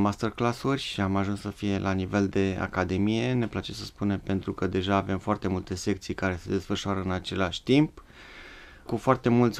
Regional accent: Bucharest, Romania; Eu sunt bucureștean, născut aici, crescut aici

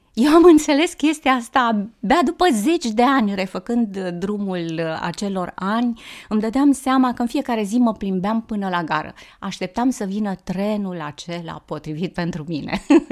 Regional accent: Reșița, Caraș-Severin, Romania; born there; Da, m-am născut la Reșița, bănățeancă

